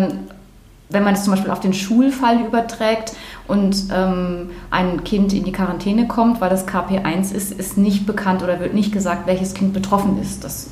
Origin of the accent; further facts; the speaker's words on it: Bremen, Germany; Ich bin ein Fischkopf sozusagen, aus Bremen.